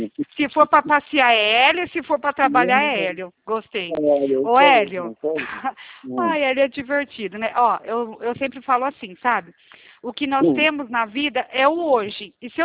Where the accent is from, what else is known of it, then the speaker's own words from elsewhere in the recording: Presidente Prudente, São Paulo, Brazil; Eu sou de Presidente Prudente